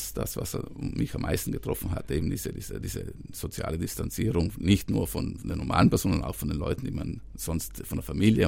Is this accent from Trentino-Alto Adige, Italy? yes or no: yes; Brixen, Trentino-Alto Adige, Italy; Ich bin hier, es ist meine Heimat und ich fühle mich hier wohl und ich liebe die Berge, ich liebe das Land, ich liebe die Leute, ich liebe die Kultur.